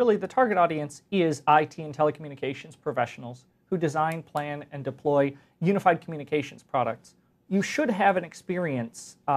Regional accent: Michigan, United States; now in Chicago, United States; I'm originally from the Michigan area, but I live in Chicago right now with my wife and two kids.

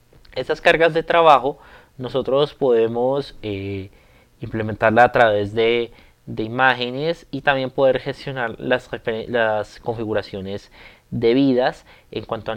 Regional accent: Colombia; para los centros de entrenamiento en mi país, Colombia.

